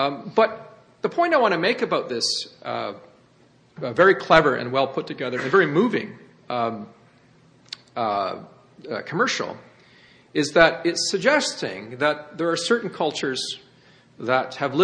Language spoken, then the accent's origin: English; British Columbia, Canada; I well remember seeing this commercial on television when I grew up on the Sanish Peninsula.